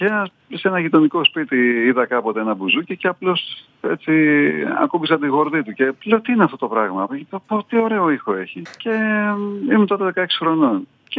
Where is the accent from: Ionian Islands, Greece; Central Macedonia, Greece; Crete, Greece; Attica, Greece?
Attica, Greece; Athens; Κατάγομαι από τη Ήρο, γεννήθηκα και μεγάλωσα στην Αθήνα